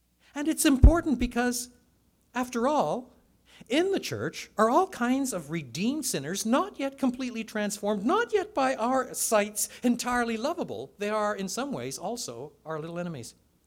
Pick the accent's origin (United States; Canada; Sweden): Canada; I'm Canadian. Then there are others. I'm male. And then there are others. I'm white. Then there are others. I'm middle class.